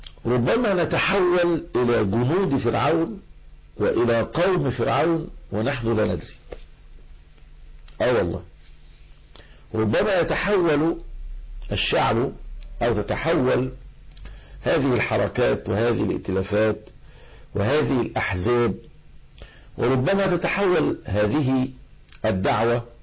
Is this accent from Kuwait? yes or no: no; Egypt; طبعا جبهة الانقاذ الوطني عندنا في مصر كان نفس الاسم ده موجود في الجزائر